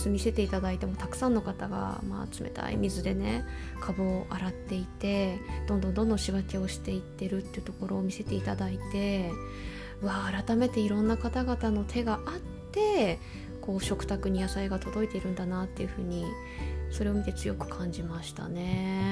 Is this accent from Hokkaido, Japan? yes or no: yes; Hokkaido, Japan; ご近所っていうほど隣が近くないの。これ北海道あるあるじゃない。